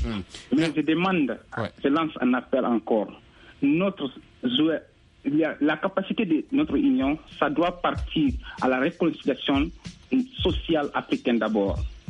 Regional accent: Guinea; moved away as an adult; now in Angola

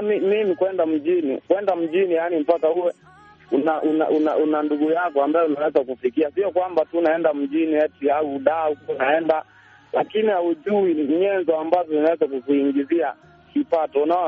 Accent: Nyida, Shinyanga, Tanzania; Natoka Nyida Shinyanga, Tanzania.

